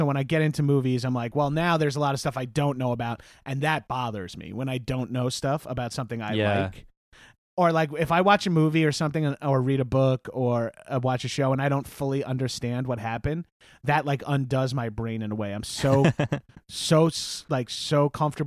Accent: Long Island, New York, United States; I'm from Long Island, which is like just outside of New York City.

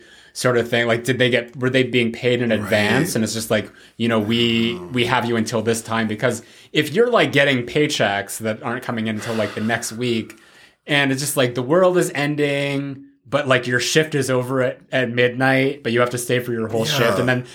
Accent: Canada; And me being Canadian, I always find that so funny.

